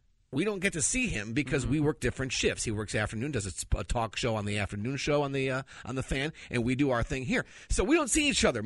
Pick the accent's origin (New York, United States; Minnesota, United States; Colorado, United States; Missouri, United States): Minnesota, United States; I grew up playing baseball in Minnesota. Played high school ball.